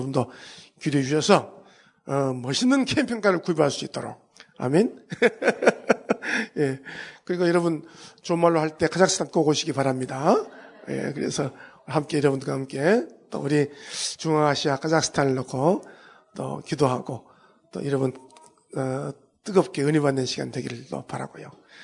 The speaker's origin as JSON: {"language": "Korean", "country": "South Korea", "said": "제가 한국 사람이고 뭐 아는 것은 별로 없지만"}